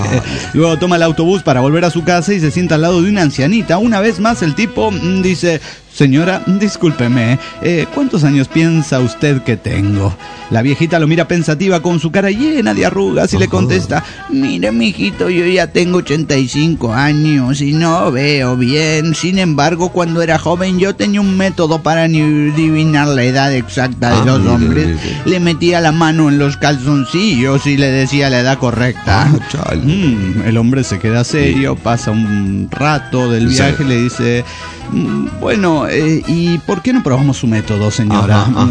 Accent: Mexico City, Mexico; del Distrito Federal Mexicano.

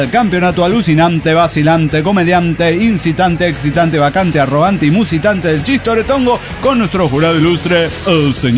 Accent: Reynosa, Tamaulipas, Mexico; de Reynosa, Tamaulipas.

